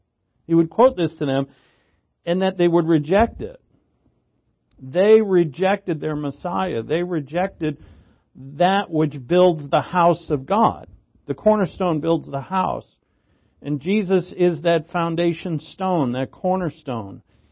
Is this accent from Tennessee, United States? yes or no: no; Providence, Rhode Island, United States; born there; I was born in Providence, and I moved to Salem.